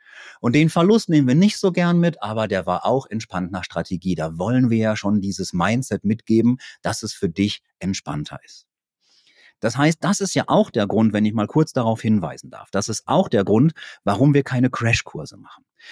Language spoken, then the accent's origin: German; North Rhine-Westphalia, Germany; Da merkt man, ich komme aus Westfalen.